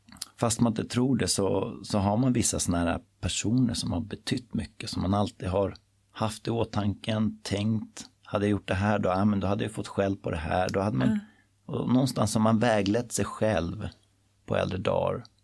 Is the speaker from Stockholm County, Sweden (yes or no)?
yes; Tyresö, Stockholm County, Sweden; Jag är uppvuxen i Tyresö. Och jag bor i samma lägenhet som jag är uppvuxen i.